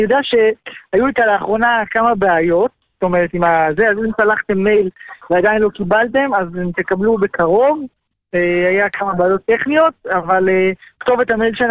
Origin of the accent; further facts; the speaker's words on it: Jerusalem, Jerusalem District, Israel; now in Bnei Brak, Israel; אני גר בבני ברק. אני ירושלמי, אבל אני בגלות בבני ברק.